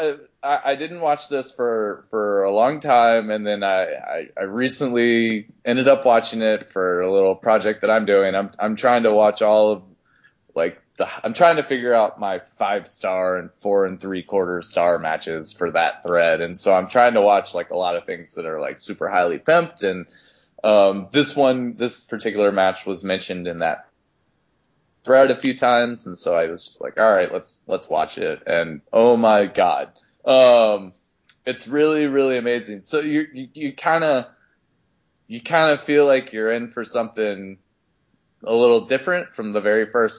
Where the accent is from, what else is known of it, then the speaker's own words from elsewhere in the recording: American South, United States; And I'm from the American South, and so I don't think I'm allowed to say Gilbert